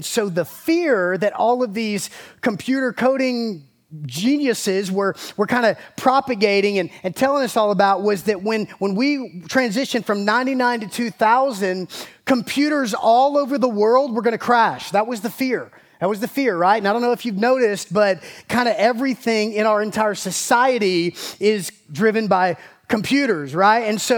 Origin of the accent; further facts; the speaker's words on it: Georgia, United States; I grew up in South Georgia. I had relatives who were prepping for this thing, man.